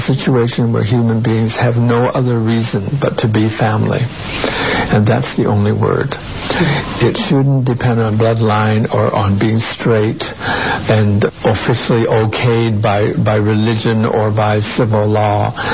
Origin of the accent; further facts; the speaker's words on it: Canada; that's fair, I am Canadian